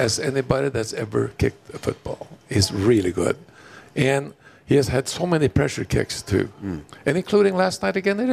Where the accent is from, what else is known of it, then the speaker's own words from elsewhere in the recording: Oslo, Norway; to Oslo, Norway, where I'm from, because I was recruited from Norway on the ski scholarship to Montana State.